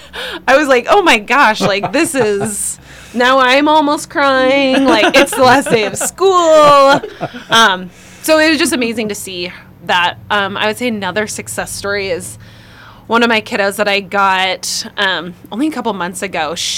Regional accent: Red Wing, Minnesota, United States; From good old Red Wing, Minnesota.

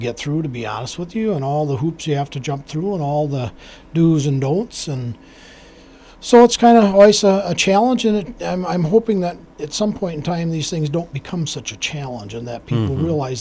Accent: Hastings, United States; But, you know, growing up in Hastings, you know, the Westwood.

